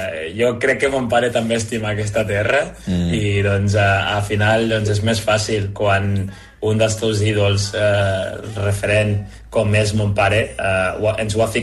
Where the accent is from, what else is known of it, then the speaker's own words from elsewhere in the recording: Lleida, Catalonia, Spain; accent: Lleida; I jo de Lleida, i per a compte que sóc de Lleida, per vosaltres parlo com els lleidatans, però aquí a Lleida